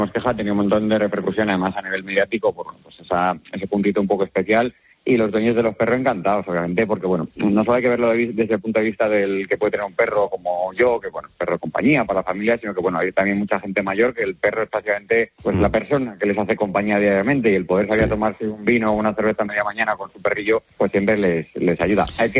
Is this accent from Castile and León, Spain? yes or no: yes; Villablino, Castile and León, Spain; en mi tierra, en Villablino, en La Ciana. La mina en la que trabajaron mi padre y mis abuelos